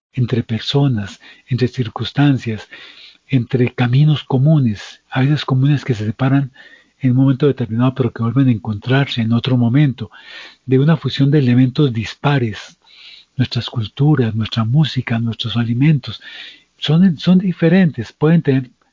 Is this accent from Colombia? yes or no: yes; Colombia; como colombianos somos mucho más que antioqueños, pastusos, costeños, santanderianos, cachacos, llaneros, del Pacífico, del Amazonas